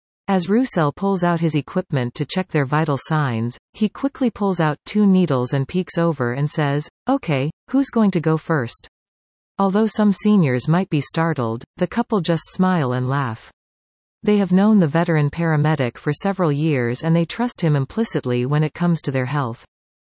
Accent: Arnprior, Ontario, Canada; I was born and raised in Arnprior and I am fortunate that it was a small town, until just recently

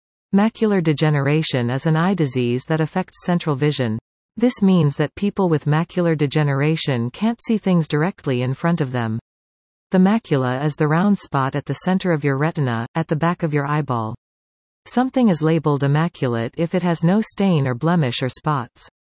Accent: Kitchener, Ontario, Canada; remember from my younger days growing up in Kitchener, Ontario is the immaculate state of our living room. Our house was not very large, just 1.5 stories.

